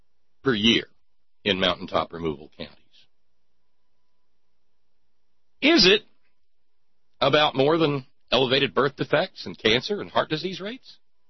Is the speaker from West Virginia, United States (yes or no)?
yes; West Virginia, United States; motivate me as an American and as a West Virginian.